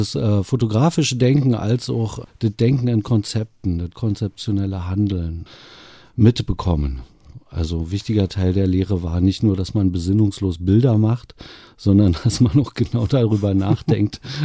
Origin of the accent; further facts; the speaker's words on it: Potsdam, Brandenburg, Germany; Potsdam ist einfach meine Heimatstadt.